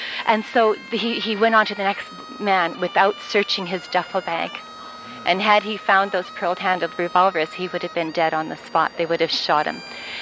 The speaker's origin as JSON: {"language": "English", "town": "Winnipeg", "region": "Manitoba", "country": "Canada", "tie": "born or raised there", "lives_now": "Victoria, Canada", "said": "I'm currently living in Victoria, British Columbia. I was born and raised in Winnipeg."}